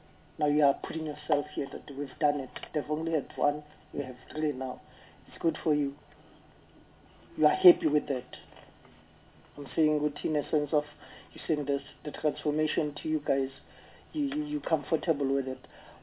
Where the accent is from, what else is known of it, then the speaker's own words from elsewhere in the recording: Newcastle, KwaZulu-Natal, South Africa; also born or lived in Soweto; I'm from Soweto. Is volleyball for only English-speaking people, if I may ask? Just, I'm pushing something here. Typical from... Originally, I'm from KwaZulu-Natal in Newcastle